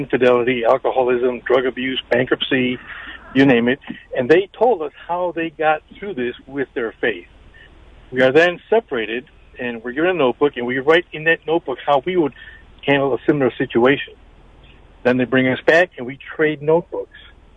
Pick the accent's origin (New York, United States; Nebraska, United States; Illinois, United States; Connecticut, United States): Illinois, United States; Chicago; My wife and I grew up in Chicago, and we're going to be married 32 years this April.